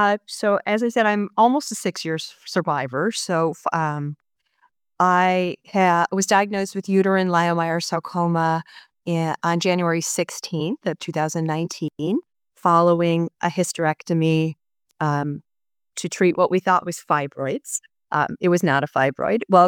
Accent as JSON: {"language": "English", "town": "Chicago", "region": "Illinois", "country": "United States", "said": "I am from Chicago. I'm 54 years old."}